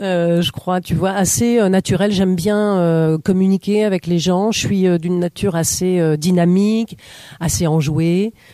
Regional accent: Saumur, Pays de la Loire, France; puisque je suis de Saumur

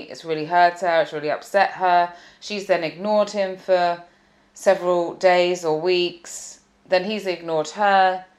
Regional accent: United Kingdom; I'm British, I do love sarcasm.

